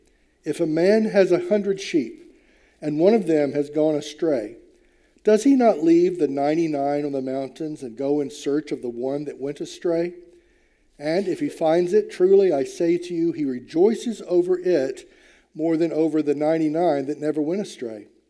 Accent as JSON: {"language": "English", "region": "Mississippi", "country": "United States", "tie": "born or raised there", "said": "I was raised in Mississippi, where I don't think I ever saw a sheep."}